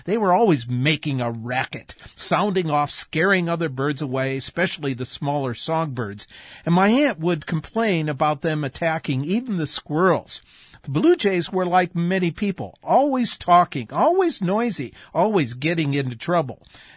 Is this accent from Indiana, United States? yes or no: yes; Indiana, United States; And my friend, when I was a little kid growing up in Indiana, I would often visit my grandparents who lived across town in a very wooded area.